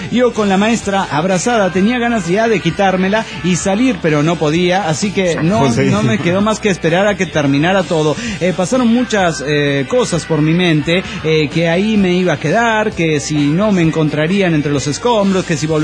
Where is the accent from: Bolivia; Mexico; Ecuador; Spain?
Mexico; Guerrero; de Guerrero, México.